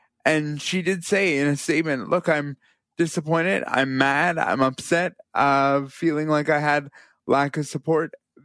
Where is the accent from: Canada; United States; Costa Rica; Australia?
Canada; Brampton, Ontario; because I grew up in Brampton.